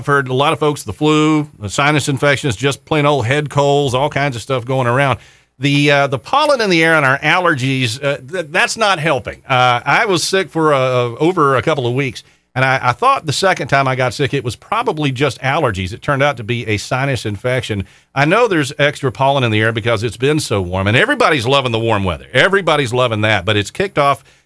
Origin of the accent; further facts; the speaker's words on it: the Carolinas, United States; I've been living here for 30 years. Born and raised in the Carolinas